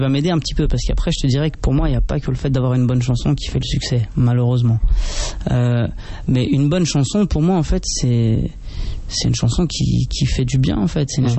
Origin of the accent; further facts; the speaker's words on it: Marseille, Provence-Alpes-Côte d'Azur, France; born there; moi je suis né à Marseille et un petit peu dans le sud de la France, comme ça.